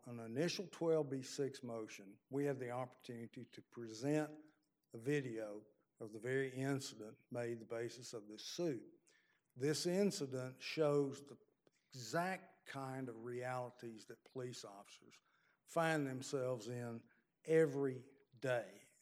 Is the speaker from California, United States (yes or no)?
no; Birmingham, Alabama, United States; I'm from Birmingham